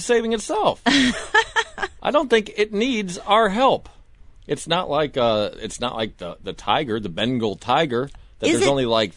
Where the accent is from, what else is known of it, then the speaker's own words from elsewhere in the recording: Florida, United States; I grew up in Florida. I'm not proud of it. I'm not claiming it. It just happened.